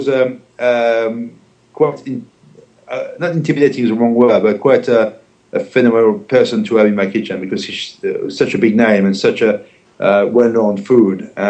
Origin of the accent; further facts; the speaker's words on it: Brittany, France; And that's what I grew up in Brittany with. We always had this with coffee.